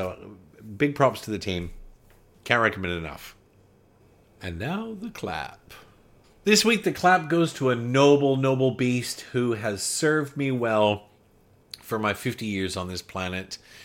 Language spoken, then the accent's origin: English; Canada; now in Australia; I'm Canadian.